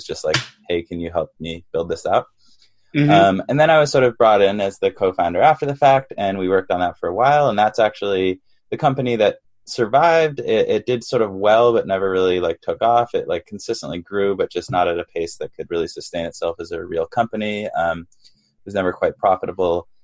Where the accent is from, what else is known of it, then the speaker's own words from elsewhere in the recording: Canada; now in New York, United States; so I am born and raised in Canada, but I didn't have any immigration issues.